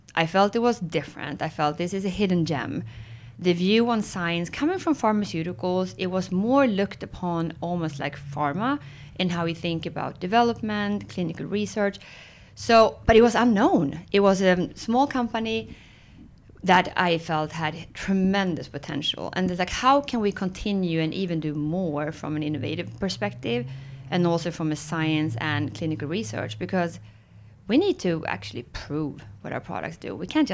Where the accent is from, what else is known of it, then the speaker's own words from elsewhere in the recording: Sweden; also born or lived in France / Spain; now in Dallas, United States; So I speak Swenglish, which is a combination of Swedish and English, and born and raised in Sweden, but have lived abroad in multiple countries, France, Spain, US, and now I've been in Dallas for the last 6 years.